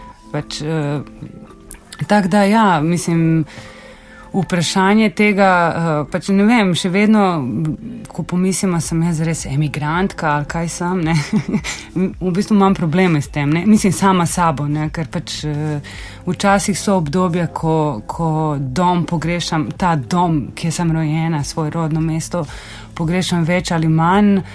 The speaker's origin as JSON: {"language": "Slovenian", "region": "Belgrade", "country": "Serbia", "tie": "born or raised there", "moved": "yes", "said": "rojena sem v Beogradu, pač to je moj dom, sem tam ne živim več pač že 15 let. In sem vmes spremenila pač dva mesta, ne."}